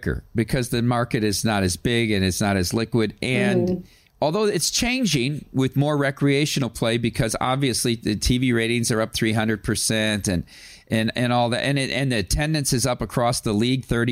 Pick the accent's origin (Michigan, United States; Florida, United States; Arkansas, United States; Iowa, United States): Iowa, United States; I'm from Iowa.